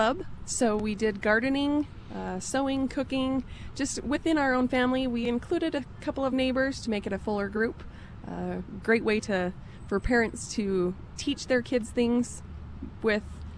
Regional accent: United States; I am from Davis.

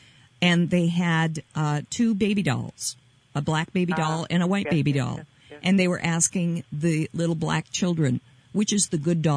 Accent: Minnesota, United States; the way that I see my everyday life as a Minnesotan, born and raised and lived here almost all of my life

